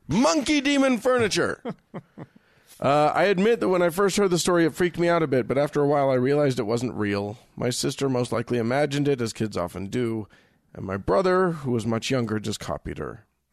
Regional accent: West Virginia, United States; I'm an atheist from West Virginia.

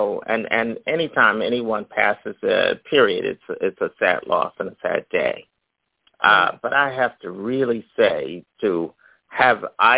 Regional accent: Philadelphia, Pennsylvania, United States; Thank you, Mom. Thank you, Dad, that I grew up in Philly. We didn't have those issues.

